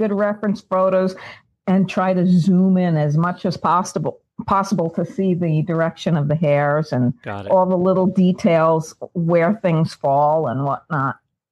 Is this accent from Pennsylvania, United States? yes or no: no; New York City, New York, United States; I grew up in Staten Island. It's a city. My parents, my family really aren't horse people.